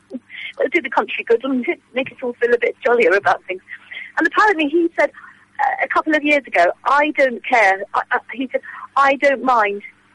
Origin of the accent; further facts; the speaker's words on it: England, United Kingdom; Now, you see, I'm married to a Welshman, I'm English